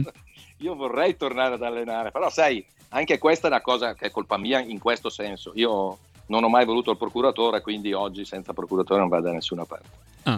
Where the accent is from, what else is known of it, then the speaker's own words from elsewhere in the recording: Brescia, Lombardy, Italy; sono bresciano, quindi testardo